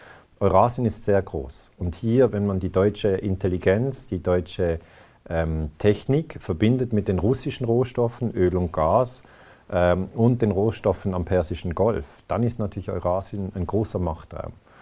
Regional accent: Switzerland; ich sage es nur als Schweizer.

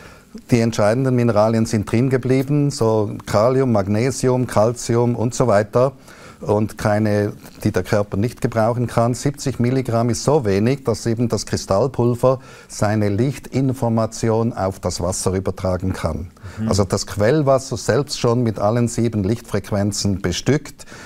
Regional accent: Zollikerberg, Zurich, Switzerland; accent: Zurich Swiss German mixed with Bernese German; now in Biel, Switzerland; Nein, ich bin in Zürich aufgewachsen. In Zollikerberg, genau.

